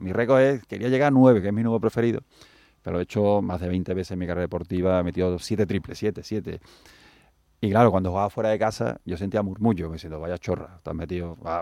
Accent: Seville, Andalusia, Spain; Yo soy de Sevilla, yo sé cómo se vive aquí

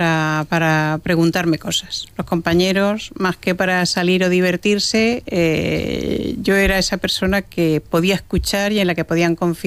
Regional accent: La Gineta, Castilla-La Mancha, Spain; Porque yo soy de Albacete, de La Gineta, un pueblo pequeñito

